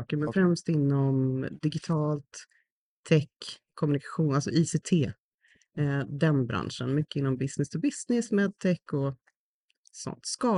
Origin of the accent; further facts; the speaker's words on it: Sollefteå, Västernorrland County, Sweden; born there; Jag är faktiskt en norrländska i hjärtat.